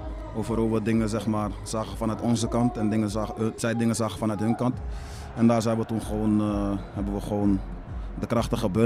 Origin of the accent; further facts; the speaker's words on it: Amsterdam, North Holland, Netherlands; Maar dit is toch mijn thuisstad. En ik denk dat ik, zeg maar, Amsterdam nog nooit op deze manier heb meegemaakt.